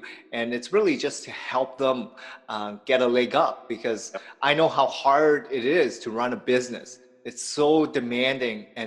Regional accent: Hamilton, Ontario, Canada; I came from Vietnam. My family came from Vietnam. I was born shortly after, a couple weeks after actually, and I grew up in Hamilton.

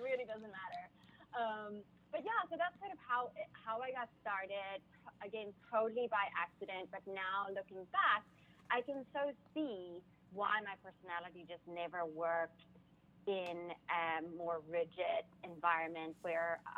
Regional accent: South Africa; born there; So, yeah, I was born in South Africa.

